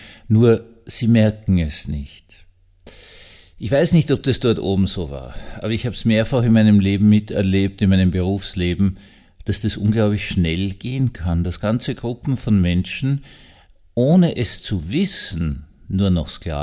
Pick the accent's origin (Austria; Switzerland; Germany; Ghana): Austria; Sie wissen ja, ich bin Österreicher.